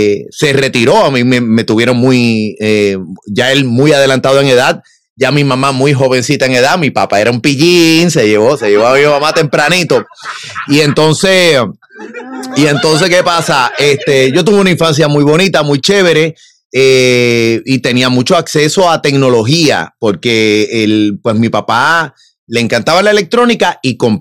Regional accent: Río Piedras, Puerto Rico; yo soy de Río Piedra, pero no solamente que soy de Río Piedra. O sea, yo fui fabricado, nacido en la Avenida de Diego cuando era el Hospital San Francisco. Hoy era el San Martín. Yo nací allí

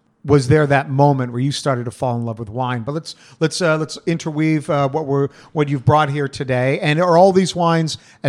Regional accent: Toronto, Ontario, Canada; I'm from Toronto, Ontario

